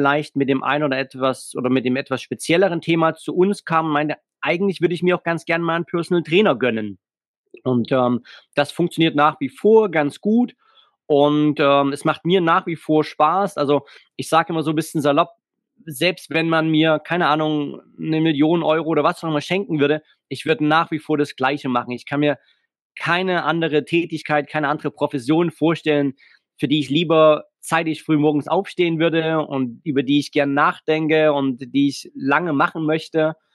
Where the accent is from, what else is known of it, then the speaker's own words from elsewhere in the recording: Chemnitz, Saxony, Germany; in Chemnitz, Großraum Chemnitz, wo ich groß geworden bin und wo ich lebe und arbeite